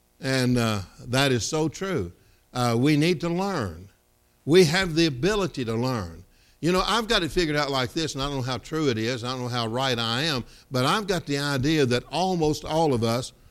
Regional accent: Kentucky, United States; That's what you get from growing up in Kentucky, okay?

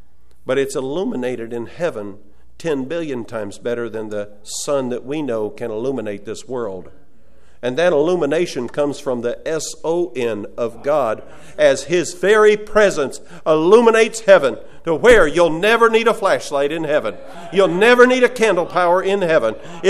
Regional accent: Ohio, United States; I grew up in Northeast Ohio. Mennonite ruled that area, and they didn't allow any alcohol or anything at very high standards and so forth.

